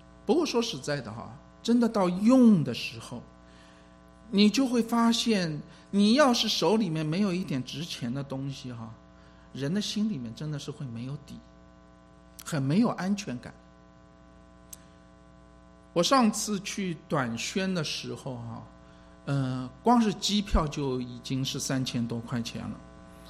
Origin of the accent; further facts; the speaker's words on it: China; 但是我们刻意不提我是大陆人